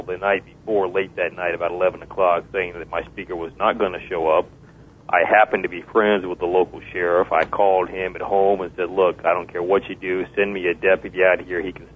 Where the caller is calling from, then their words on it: Columbia, South Carolina, United States; I'm in Columbia, South Carolina today.